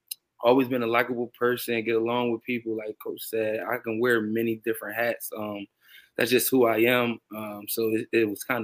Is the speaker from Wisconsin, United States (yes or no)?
no; Philadelphia, Pennsylvania, United States; also born or lived in Middletown, Delaware; Well, I come from Philadelphia / Middletown, Delaware.